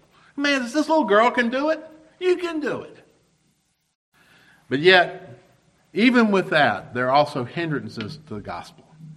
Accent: the South, United States; I'm a Southerner, and I have more baggage than anybody in this room. You know, I grew up in the South that when I grew up, it was still segregated.

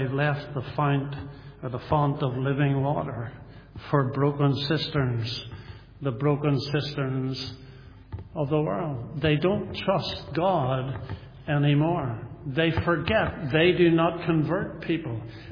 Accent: Newtownards, Northern Ireland, United Kingdom; I remember I come from Newtownards originally. I was living there now

